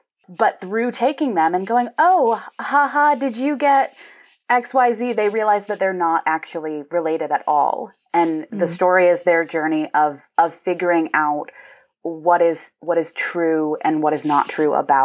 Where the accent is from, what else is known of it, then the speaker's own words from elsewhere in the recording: the South, United States; I'm from the South